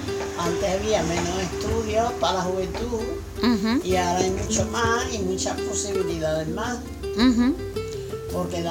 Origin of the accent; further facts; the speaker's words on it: Balearic Islands, Spain; Me crié en Mallorca.